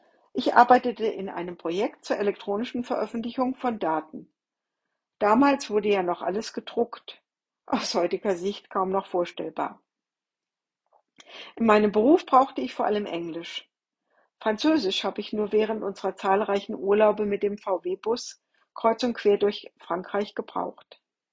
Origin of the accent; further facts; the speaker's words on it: Kassel, Hesse, Germany; meine in Kassel lebenden Geschwister immer wieder in meine Heimatstadt geführt.